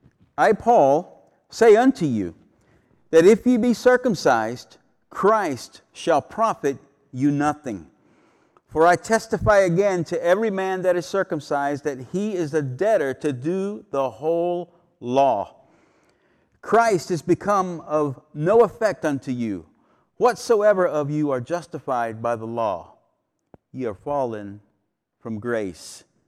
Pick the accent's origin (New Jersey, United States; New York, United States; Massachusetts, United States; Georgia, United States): Georgia, United States; moved away as an adult; now in Longford, Ireland; I'm from just southwest of Galway, a little place called Georgia in America. We moved here from Georgia about 12 years ago now.